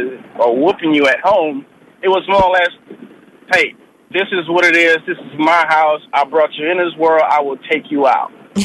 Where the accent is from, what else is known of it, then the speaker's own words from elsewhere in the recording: Houston, Texas, United States; And I grew up in the South. I grew up in Houston.